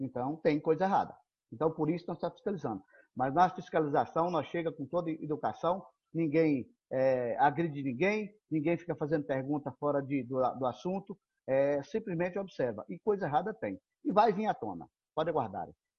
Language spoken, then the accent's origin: Portuguese; Formosa, Goiás, Brazil; Eu não sou daqui, né? Muitos falaram, quando fui eleito aí, falaram, gente de fora, forasteiro aí tem uns 13. Mas não sou forasteiro, não, nós somos de Formosa. Eu vim para cá para ajudar o município. Eu sou formosense hoje.